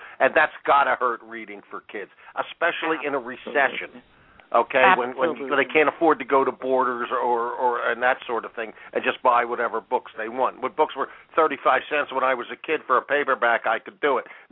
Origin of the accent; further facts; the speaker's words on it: Chicago, Illinois, United States; growing up Catholic on the South Side.